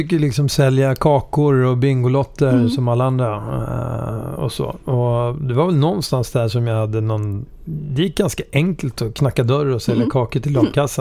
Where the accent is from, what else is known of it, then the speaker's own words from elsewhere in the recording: Södertälje, Stockholm County, Sweden; Jag är född och uppvuxen i Södertälje. Växte upp med en väldigt härlig, mycket kärlek i familjen. Och var mycket i Ungern. Mina föräldrar kommer från Ungern ursprungligen.